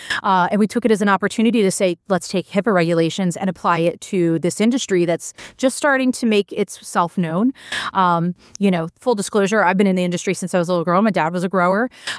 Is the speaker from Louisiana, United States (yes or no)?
no; Philadelphia, Pennsylvania, United States; And look, I grew up in Philadelphia.